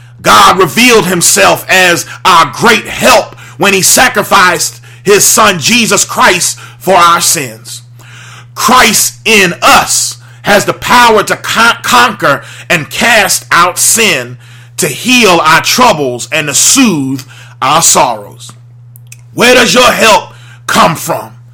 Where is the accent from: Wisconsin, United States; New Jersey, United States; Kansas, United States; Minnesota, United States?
New Jersey, United States; Jersey City; I was growing up in Jersey City, New Jersey at 167 Clinton Avenue, 07304.